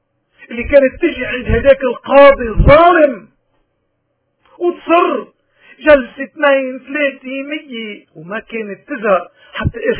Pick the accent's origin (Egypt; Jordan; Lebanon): Lebanon; ونحن كلبنانيين من وقت ما وجد التاريخ موجودين